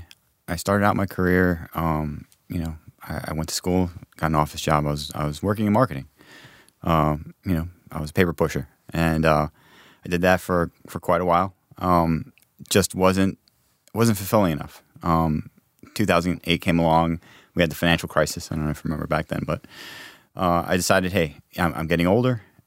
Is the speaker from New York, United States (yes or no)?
yes; Brooklyn, New York, United States; Yeah, I grew up in Brooklyn, but I lived in another part of Brooklyn.